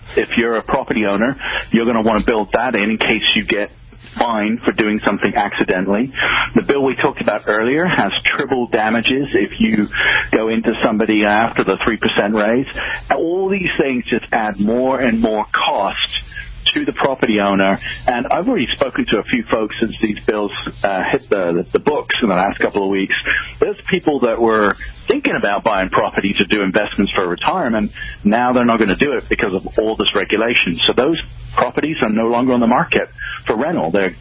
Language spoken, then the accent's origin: English; England, United Kingdom; moved away; I'm from England originally